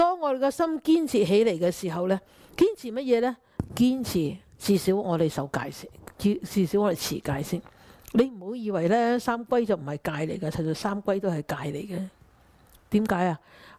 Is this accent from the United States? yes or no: no; China; 隱慾我們中國人都說的，古人有說的